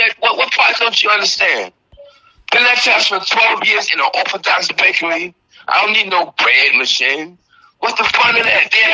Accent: the South, United States; Hey, look, I'm from the South. You can't make biscuits stay home.

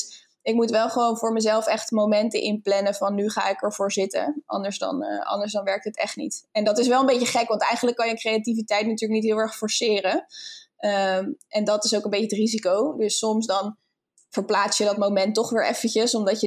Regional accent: Leiden, South Holland, Netherlands; ik kom oorspronkelijk uit Leiden.

